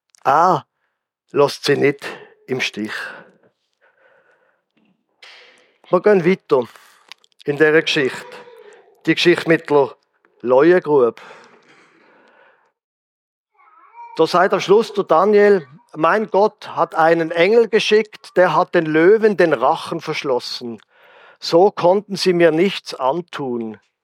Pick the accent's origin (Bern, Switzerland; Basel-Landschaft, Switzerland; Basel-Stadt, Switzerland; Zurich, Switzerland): Basel-Stadt, Switzerland; Basel; also gut, ich als Basler sollte das vielleicht nicht sagen